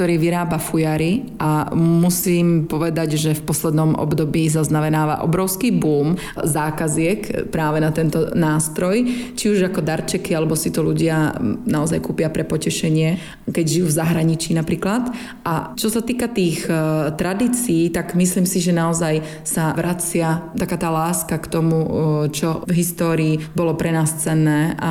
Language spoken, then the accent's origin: Slovak; Banská Bystrica, Banská Bystrica Region, Slovakia; now in Prague, Czech Republic; v mojom rodnom meste v Banskej Bystrici, pretože to je krásne mesto s nádherným námestíčkom, obklopené horami